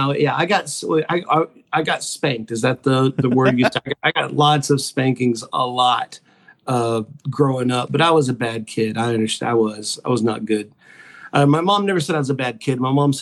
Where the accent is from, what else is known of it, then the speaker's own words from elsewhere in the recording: Texas, United States; I grew up in South Texas. It was weird. It's like 90% Hispanic.